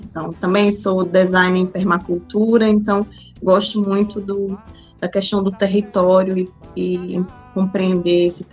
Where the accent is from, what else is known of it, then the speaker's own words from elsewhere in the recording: Paraíba, Brazil; also born or lived in Foz do Iguaçu; Eu sou paraibana, nordestina, sertaneja, mas andei muito pelo Brasil, assim, migrei bastante, morei 3 anos em Foz do Iguaçu